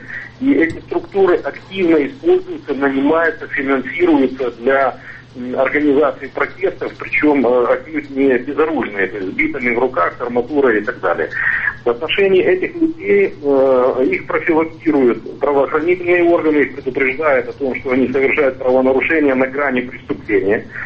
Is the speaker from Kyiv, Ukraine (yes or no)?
no; Crimea, Ukraine; я крымчанин в седьмом поколении, по-русски говорю